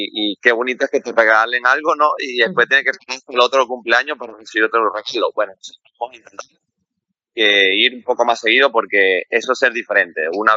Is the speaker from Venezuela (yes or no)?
yes; Venezuela; a los 17, yo estaba jugando en primera división, siendo extranjero y venezolano, que es muy jodido.